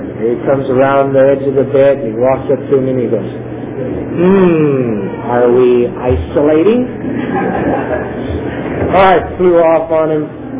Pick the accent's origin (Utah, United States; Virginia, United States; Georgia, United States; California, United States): California, United States; I'm in the Bay Area. I'm from the San Joaquin Valley, you know.